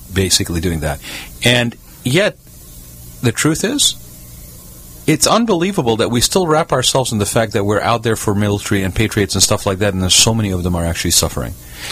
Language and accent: English; Kuwait; also born or lived in Baghdad, Iraq; I grew up in Kuwait.